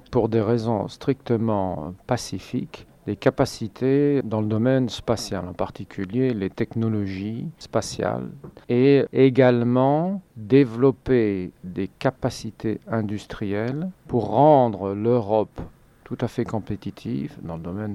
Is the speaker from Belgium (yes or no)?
yes; Belgium; je suis belge